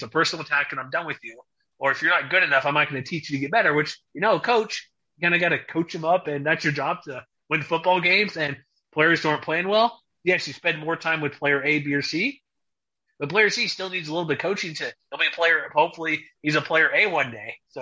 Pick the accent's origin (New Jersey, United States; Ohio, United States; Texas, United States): Texas, United States; Houston; Like, I grew up in Houston. They now have one newspaper.